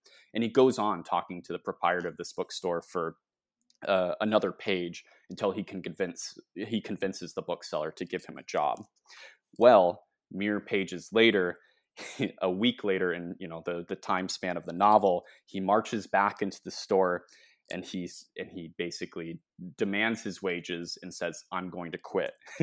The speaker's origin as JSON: {"language": "English", "region": "Idaho", "country": "United States", "lives_now": "Boston, United States", "said": "I was being bombed, but I'm from Southeast Idaho. So, you know, at the time, big cities still kind of like frightened me."}